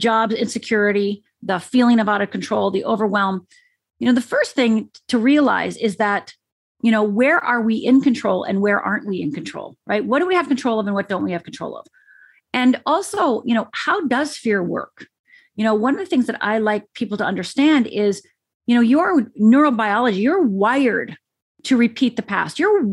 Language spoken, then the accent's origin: English; Michigan, United States; I'm from Upper Michigan. I'm finished. We aren't afraid and we don't feel, Michael.